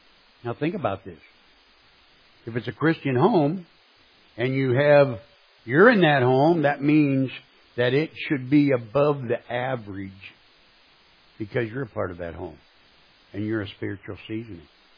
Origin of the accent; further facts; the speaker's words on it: St. Louis, Missouri, United States; I grew up in St. Louis, Missouri